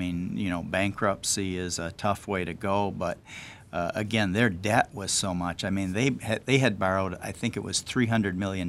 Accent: Flint, Michigan, United States; because I was born and raised in Flint, I mean, I knew a lot of people, and I lived in many neighborhoods in Flint

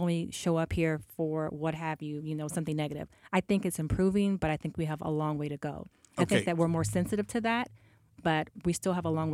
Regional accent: Virginia, United States; And I've worked in my hometown in Northern Virginia.

